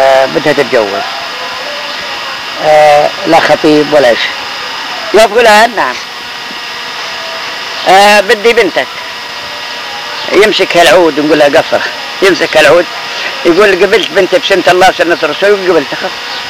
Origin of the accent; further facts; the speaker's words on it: Al-Masafra, Hebron Governorate, Palestine; moved away; بلدي الأصلي اسمها المصفرة الخليل